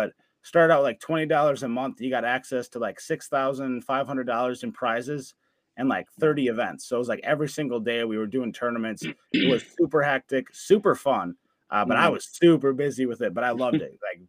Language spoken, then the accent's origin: English; Wisconsin, United States; I was born and raised in Wisconsin, so it's my birthright to be a Packers fan.